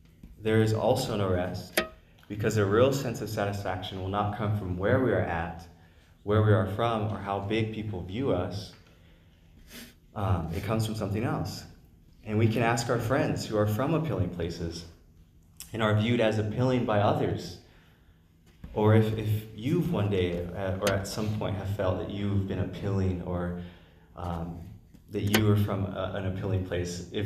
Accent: New Mexico, United States; tell people or someone that New Mexico is where I'm from and have the opportunity to share about my home state, I enjoy it.

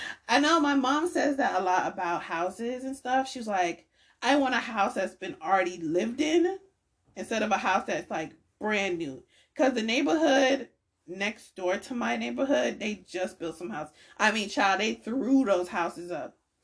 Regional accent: Milledgeville, Georgia, United States; I grew up in Milledgeville, Georgia.

